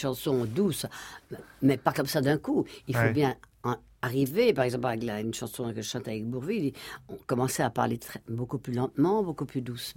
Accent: Brussels, Belgium; born there; Bruxelloise, hein, oui. Un zinique, ça veut dire un bâtard, parce que je suis née Wallonne, du Flamande, hein, je suis Brabançonne, je suis née à Bruxelles, c'est-à-dire à Laeken, tout à côté du château du roi.

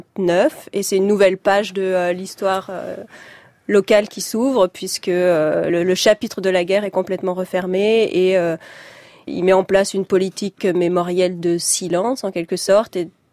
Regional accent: Vichy, Auvergne-Rhône-Alpes, France; born there; Je suis né à Vichy, oui, milieu des années 80.

